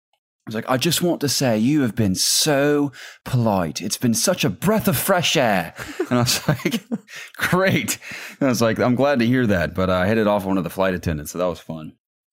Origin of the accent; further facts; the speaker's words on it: United States; it's almost like the stereotypical accents that we Americans do as British folk are almost spot on.